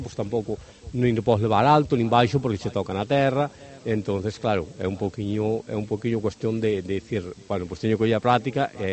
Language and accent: Galician; Villamariz, Galicia, Spain; Son de Villamariz.